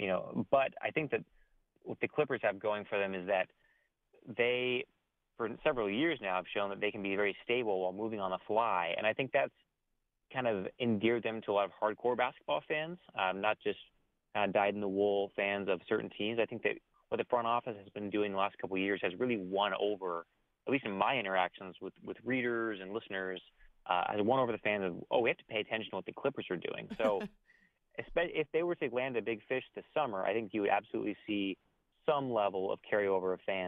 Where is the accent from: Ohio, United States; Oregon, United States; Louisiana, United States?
Oregon, United States; North Bend; I'm from a small town on the Oregon coast, North Bend.